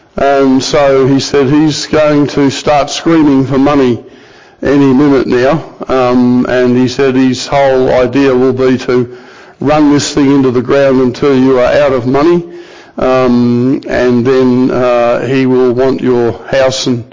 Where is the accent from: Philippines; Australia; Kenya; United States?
Australia; I said, is that because I'm an Australian?